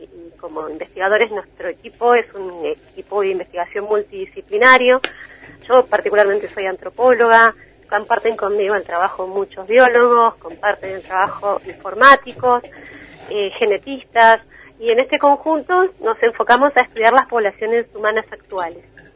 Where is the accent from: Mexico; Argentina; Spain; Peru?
Argentina; como argentinos